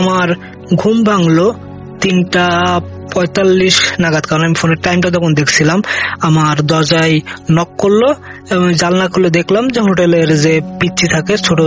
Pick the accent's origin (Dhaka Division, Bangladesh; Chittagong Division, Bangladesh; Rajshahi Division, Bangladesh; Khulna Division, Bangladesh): Khulna Division, Bangladesh; Jessore; আমি পাঁচবাড়িয়া বাখারপাড়া যশোর থেকে বিলং করি।